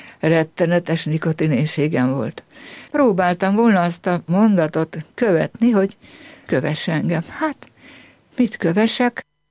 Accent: Ják, Vas, Hungary; Gyerekkoromat ott töltöttem, Jákon, a gyönyörű Jáki templom közelében

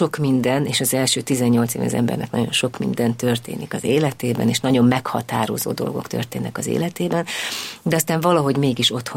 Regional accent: Gyöngyös, Heves, Hungary; born there; 1966-ban születtem Gyöngyösen, a nővérem 4 évvel idősebb nálam, édesapám bíró volt akkor Gyöngyösön

